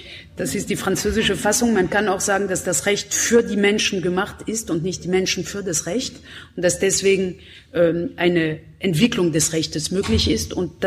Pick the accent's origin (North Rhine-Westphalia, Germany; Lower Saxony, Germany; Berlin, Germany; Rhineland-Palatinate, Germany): Berlin, Germany; Für mich als Berlinerin